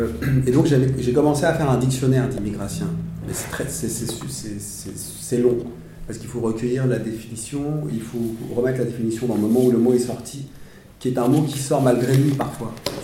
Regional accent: France; moi je suis français

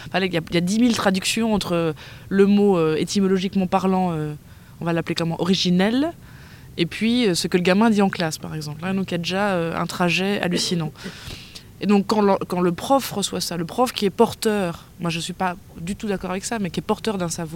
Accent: France; et moi je suis française aussi.

